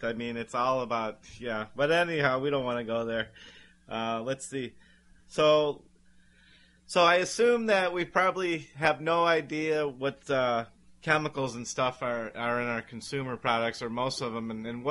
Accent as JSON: {"language": "English", "town": "Cleveland", "region": "Ohio", "country": "United States", "said": "Yeah, I'm from Cleveland, Ohio, and I don't know if you know, like back in the 60s, their river caught on fire because it was so polluted."}